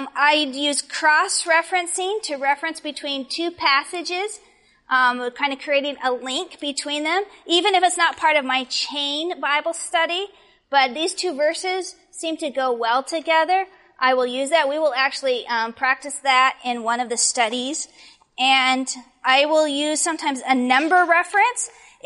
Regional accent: Arizona, United States; I grew up in Arizona. And I was at the Arizona camp meeting many years ago.

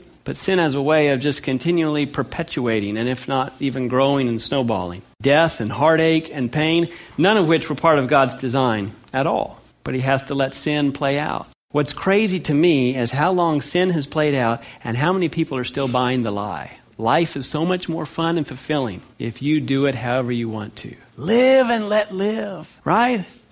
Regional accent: California, United States; born or raised there

